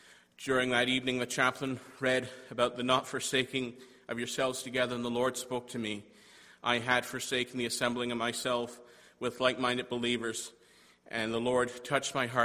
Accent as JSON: {"language": "English", "town": "Toronto", "region": "Ontario", "country": "Canada", "tie": "born there", "said": "I was born in Toronto on the 2nd of April, 1991, into a mixed family."}